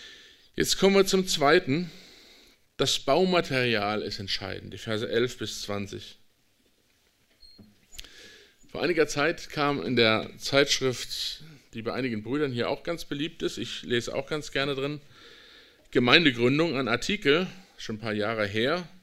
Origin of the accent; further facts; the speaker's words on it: Rhineland, Germany; ich bin Rheinländer